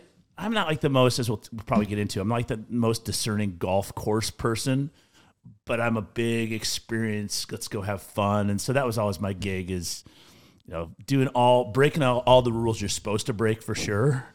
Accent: Lincoln, Nebraska, United States; I came from a broken family. I'm from Lincoln, Nebraska. I ended up moving up to Minnesota.

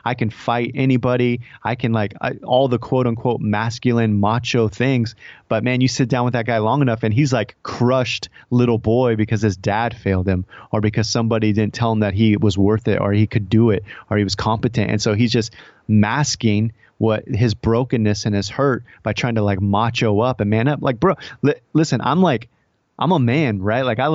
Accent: Stockton, California, United States; I grew up in Stockton, California, highest crime rate, highest violent crime rate, it's just more murders per capita than anywhere.

